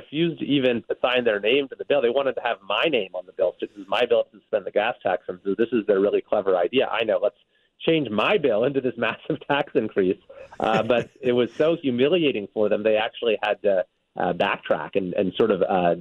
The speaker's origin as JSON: {"language": "English", "region": "California", "country": "United States", "said": "You know, you sacrifice the most as a Californian, and you get the least in return"}